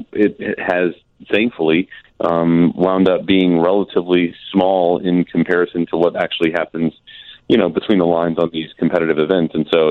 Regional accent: Nashville, Tennessee, United States; I grew up in Nashville, I'm a Preds fan

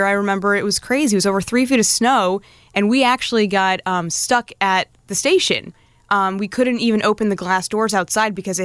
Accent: Norwalk, Connecticut, United States; Well, it's a little town called Norwalk. It's an hour. I just told people it's an hour outside of New York City because train ride takes 50 minutes.

